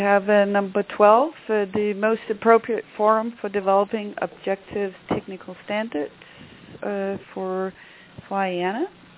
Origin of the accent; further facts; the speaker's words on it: Denmark; English is a second language; because I come from Denmark